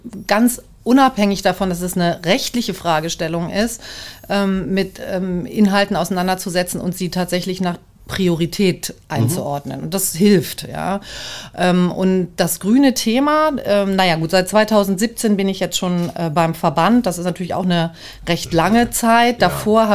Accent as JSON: {"language": "German", "region": "Schleswig-Holstein", "country": "Germany", "tie": "born or raised there", "also_born_or_lived": "Hamburg", "said": "ich bin in Hamburg geboren, aber aufgewachsen bin ich in Schleswig-Holstein und da tatsächlich ab meinem 7. Lebensjahr wirklich, also das ist tatsächlich so, mehr oder minder im Wald, weil meine Eltern in einer alten Fasanerie bis heute leben."}